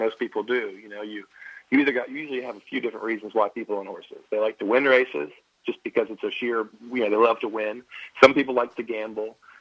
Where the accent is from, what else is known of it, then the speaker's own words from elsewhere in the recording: Kentucky, United States; I live in Kentucky. I'm from Kentucky.